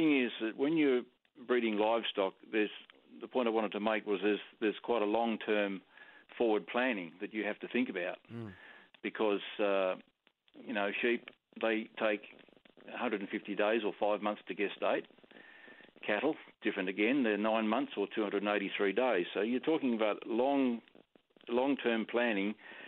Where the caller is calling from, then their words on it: Doodlakine, Western Australia, Australia; I'm in Western Australia, a little place called Doodlakine in the central wheat belt.